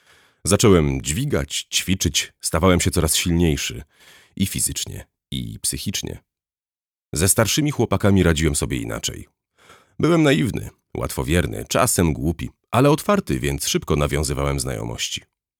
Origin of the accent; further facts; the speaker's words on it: Łódź, Łódź Voivodeship, Poland; Urodziłem się i wychowałem na Bałutach. Największej i najtwardszej dzielnicy Łodzi.